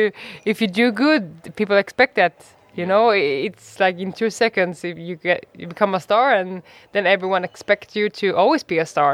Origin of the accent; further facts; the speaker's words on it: Sweden; English is a second language; So let's see how Stockholm will perform. I don't know. I hope, because it's my home country, but it's sports.